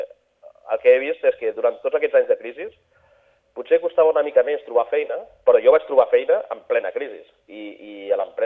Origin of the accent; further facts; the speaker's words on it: Girona, Catalonia, Spain; now in Ireland; Jo soc de Girona. De Girona ciutat, Girona capital.